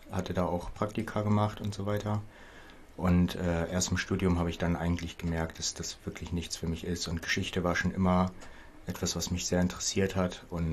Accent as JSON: {"language": "German", "town": "Büren", "region": "Lower Saxony", "country": "Germany", "tie": "born or raised there", "said": "Ich komme eigentlich aus dem Landkreis Nienburg-Weser und bin dort in einem kleinen, netten 500-Einwohner-Dorf aufgewachsen. Das heißt Büren."}